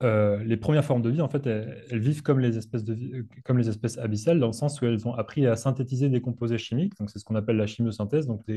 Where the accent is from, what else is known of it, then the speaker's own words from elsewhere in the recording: Occitanie, France; moi, j'ai grandi dans le Lot, qui est un département en plein dans la campagne française, très très loin de l'océan.